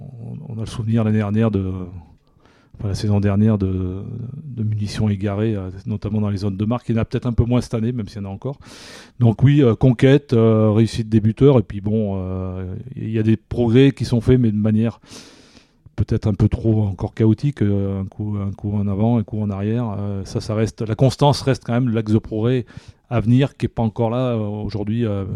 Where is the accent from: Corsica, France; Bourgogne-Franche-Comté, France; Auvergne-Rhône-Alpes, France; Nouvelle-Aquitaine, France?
Auvergne-Rhône-Alpes, France; il peut geler tard chez nous en Auvergne.